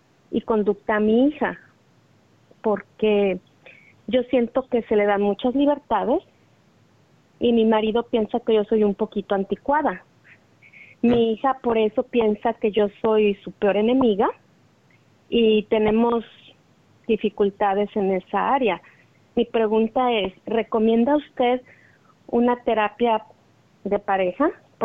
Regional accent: Mexico; yo fui criada en México con una educación un poco estricta por parte de mi papá.

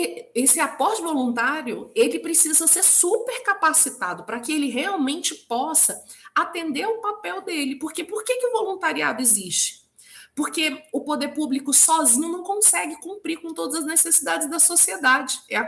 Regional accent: Brasília, Federal District, Brazil; Eu sou daqui de Brasília

